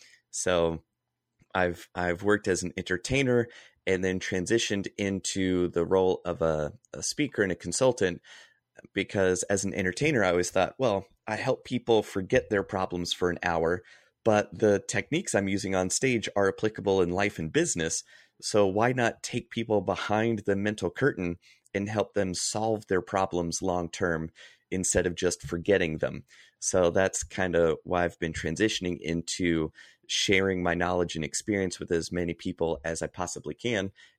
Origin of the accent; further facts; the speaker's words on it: North Carolina, United States; also born or lived in Austin; now in Chicago, United States; I was raised in North Carolina, college in Kentucky, summers in Fort Lauderdale working with a mentor of mine, and lived in Austin, Texas, now in Chicago.